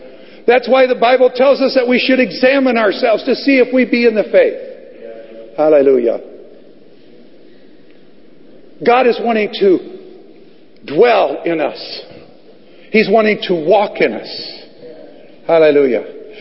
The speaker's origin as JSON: {"language": "English", "country": "United States", "said": "You know, we as Americans, or maybe I should say I as an American, maybe you don't have that, but I've never had in my life of an invading country coming and destroying all of us"}